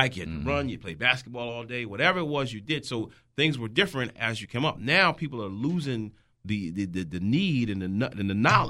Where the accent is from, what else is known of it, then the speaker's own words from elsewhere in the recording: New York, United States; I'm from New York, mm-hmm. New Jersey area